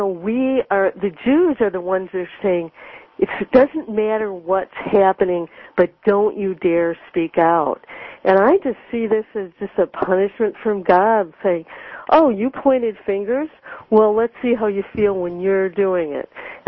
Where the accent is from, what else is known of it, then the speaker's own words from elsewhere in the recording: United States; I'm an American, too. I'm very religious